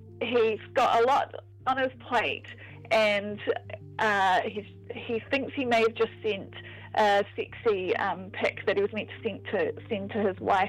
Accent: Dunedin, Otago, New Zealand; because I grew up in Dunedin

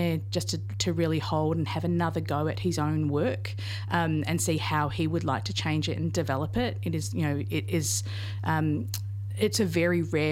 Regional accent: Australia; As an Australian, I wasn't very familiar with him

